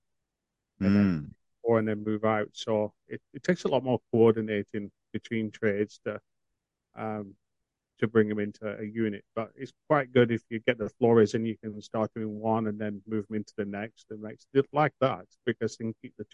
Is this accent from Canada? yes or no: yes; Canada; being a Canadian, you still have to pay the Canadian tax on them as well.